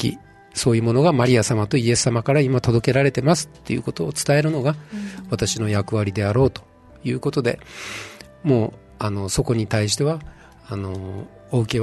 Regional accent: Fukue, Nagasaki, Japan; 長崎の五島で福江島だったんですね。

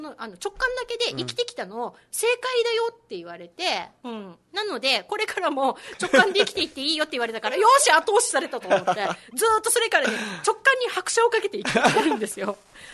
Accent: Kyushu, Japan; now in Okinawa, Japan; 私ね、あのちっちゃい頃は九州にいたん で九州にいた時はあの無意識にそれを享受してたんですけど、沖縄に来て

